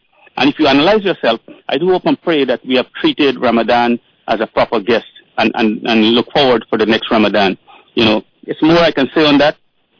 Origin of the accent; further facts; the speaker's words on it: Corriverton, East Berbice-Corentyne, Guyana; We are from Springlands, Corriverton, Guyana.